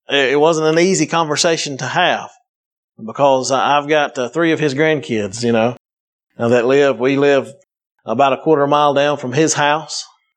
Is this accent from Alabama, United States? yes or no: yes; Alabama, United States; As Brother Will said, I'm from Northwest Alabama.